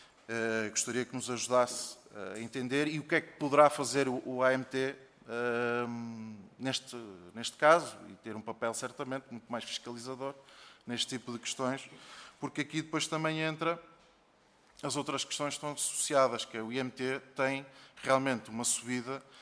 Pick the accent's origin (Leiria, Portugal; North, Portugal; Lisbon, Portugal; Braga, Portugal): Braga, Portugal; uma empresa de Braga, que é a minha terra